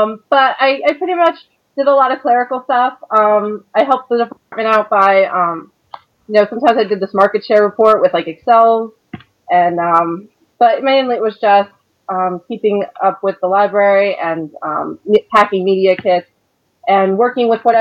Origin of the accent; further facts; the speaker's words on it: New Jersey, United States; I'm from northern New Jersey, about an hour outside of New York.